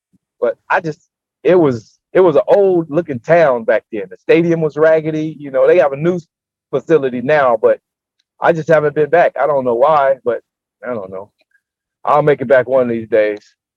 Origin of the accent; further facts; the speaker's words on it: San Diego, California, United States; Yes, born and raised in San Diego. I got a little place in La Jolla. I live right on the beach now.